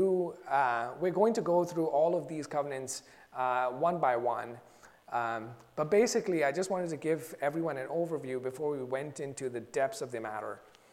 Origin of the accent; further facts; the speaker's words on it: India; I grew up in India, and a lot of times we would do pinky promises.